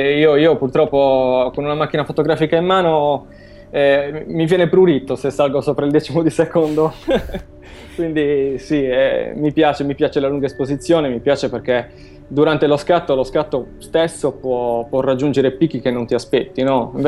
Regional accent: Sardinia, Italy; io da sardo non mi voglio fare la doccia al mare

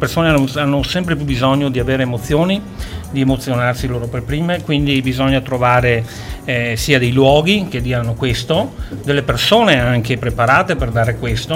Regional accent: Bassano del Grappa, Veneto, Italy; Noi siamo di Bassano del Grappa, quindi siamo proprio veneti doc

